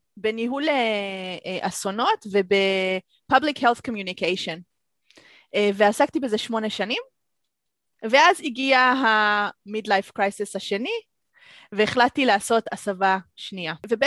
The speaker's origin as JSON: {"language": "Hebrew", "town": "Melbourne", "region": "Victoria", "country": "Australia", "tie": "born or raised there", "also_born_or_lived": "Israel / United States", "said": "אז אני ישראלית, נולדתי בארץ, אבל גדלתי בכל מיני מקומות בעולם. בגיל 5 עברנו לארצות הברית, בגיל 8 חזרנו לארץ, ובגיל 12 עברנו לאוסטרליה. גדלתי בעיקר באוסטרליה, פה באוסטרליה במלבורן"}